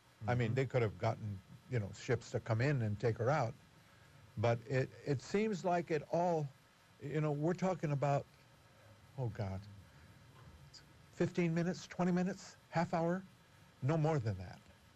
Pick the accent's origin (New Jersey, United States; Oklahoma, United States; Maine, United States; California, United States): California, United States; Madera; of course, I'm a kid from Madera. You know, I'd never really been. I've been to Fresno one time from Madera when I enlisted.